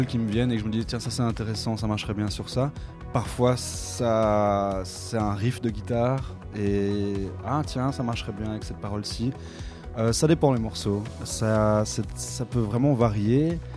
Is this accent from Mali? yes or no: no; Brussels, Belgium; alors que moi je viens de Bruxelles.